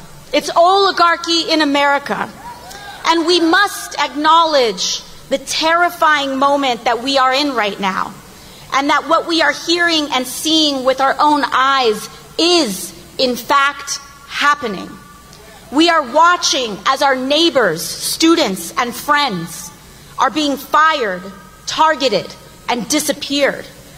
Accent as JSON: {"language": "English", "town": "New York City", "region": "New York", "country": "United States", "said": "I'm a girl from the Bronx."}